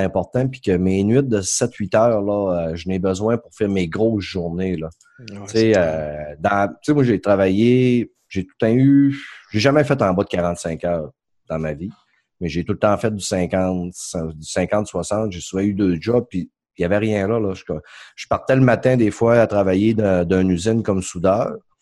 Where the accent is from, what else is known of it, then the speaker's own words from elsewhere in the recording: Quebec, Canada; je viens pas du lac non plus, je viens du Saguenay.